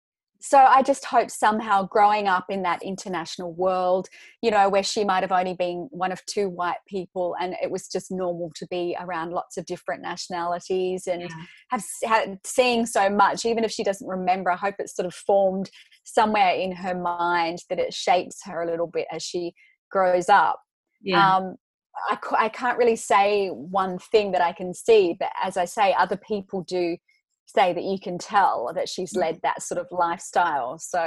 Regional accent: New Zealand; also born or lived in Sydney, Australia; Well, it, obviously James British and I'm from New Zealand, but that was our home together, and also family, you know.

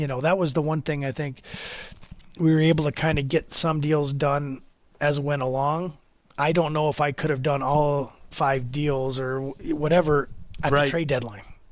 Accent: United States; moved away as an adult; now in Calgary, California, United States; and I'm American. So, you know, I can firsthand say, I love living in Calgary. I love being in Calgary. I've been here, you know, over 20 years now.

